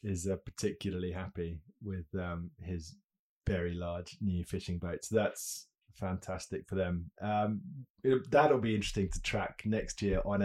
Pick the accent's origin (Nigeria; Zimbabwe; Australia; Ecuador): Australia; I know I don't sound it, but I am actually Australian.